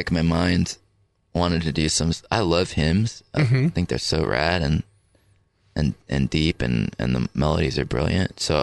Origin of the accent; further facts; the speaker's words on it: California, United States; Which, by the way, no one in the band but me and Chris, because we're from California, knew that song.